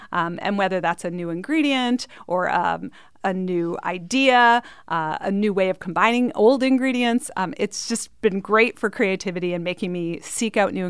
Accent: Canada; I grew up in Canada.

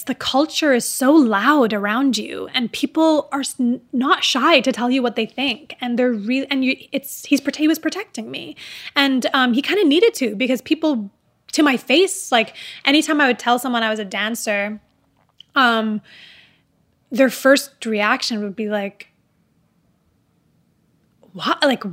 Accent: Dubai, United Arab Emirates; especially growing up in Dubai

